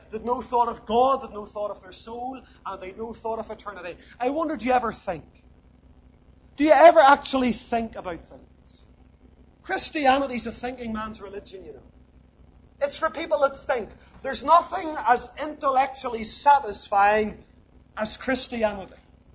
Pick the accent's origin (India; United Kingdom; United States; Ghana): United Kingdom; Lisburn, Northern Ireland; I grew up in Lisburn